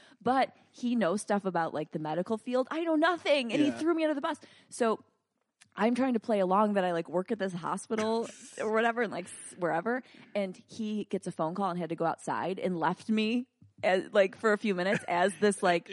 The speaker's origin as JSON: {"language": "English", "region": "New York", "country": "United States", "tie": "born or raised there", "lives_now": "California, United States", "said": "Kyle lives in my hometown of upstate New York, and I live in California"}